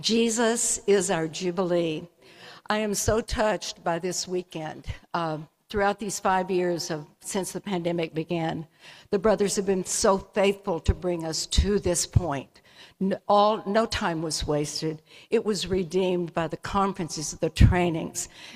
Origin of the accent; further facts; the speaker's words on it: Dallas, Texas, United States; we're from Dallas, to come to this conference from Dallas